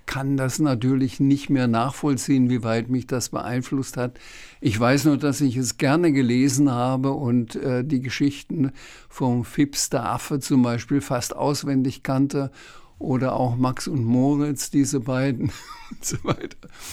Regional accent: Schweinfurt, Bavaria, Germany; Ich bin in Schweinfurt geboren. Schweinfurt war eine Industriestadt und war eine der Städte in Deutschland, die am meisten und am häufigsten bombardiert wurden von den alliierten Flugzeugen.

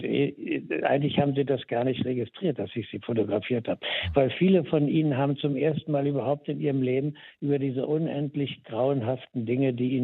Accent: Berlin, Germany; Meine Eltern sind hier geboren. Mein Großvater hatte 1900 schon eine Bierkneipe in Berlin-Schöneberg. Also ich bin ein echter Berliner

